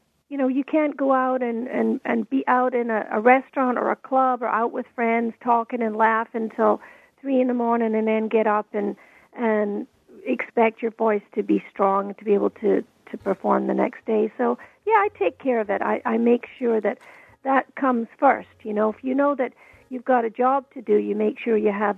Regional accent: Scotland, United Kingdom; Of course, Sean Connery, being Scottish himself, he's my favorite James Bond of all time.

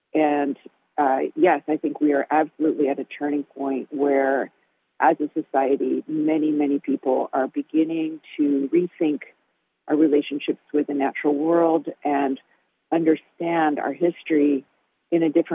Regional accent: California, United States; Yeah, I grew up in California. I grew up in the Bay Area. I, grew up surrounded by sort of a mixed working and middle class background

